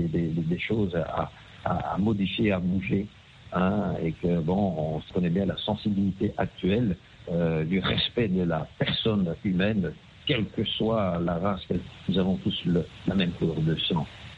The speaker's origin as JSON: {"language": "French", "country": "Belgium", "tie": "born or raised there", "said": "Et voilà, donc personnellement, donc j'ai grandi en Belgique."}